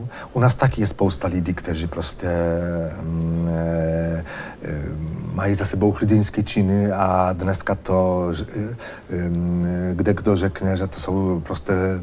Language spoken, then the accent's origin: Czech; Poland; Czech is a second language; A my jako Poláci jsme takový národ trošku takový hysteričtější